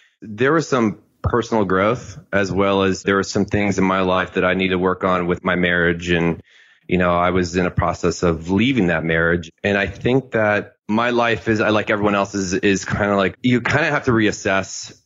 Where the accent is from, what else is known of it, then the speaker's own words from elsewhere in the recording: Tampa, Florida, United States; So I grew up in Tampa. So I came down here and I've been here for, like I said, for less than a year.